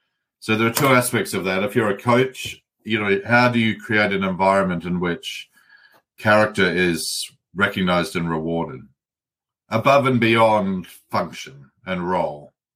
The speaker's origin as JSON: {"language": "English", "region": "Canterbury", "country": "New Zealand", "tie": "born or raised there", "said": "I grew up in New Zealand, right in the middle of the countryside, in the high country of New Zealand, the Mackenzie country. Shout out to Lake Tekapo. You know, population just about zero at the time."}